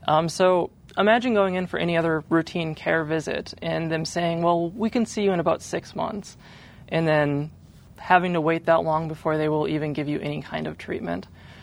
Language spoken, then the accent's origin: English; North Dakota, United States; As a trans woman myself, I grew up in North Dakota. I grew up to our awful winters